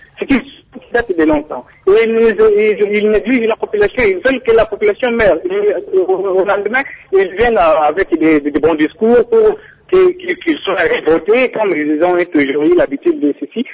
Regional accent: Kasaï-Central, DR Congo; ici chez nous au Kassai Central, précisément à Bas-Pontines.

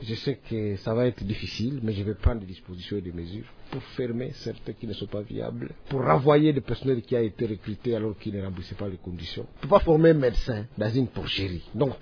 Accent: North Kivu, DR Congo; Vous savez, moi je viens du Nord Kivu.

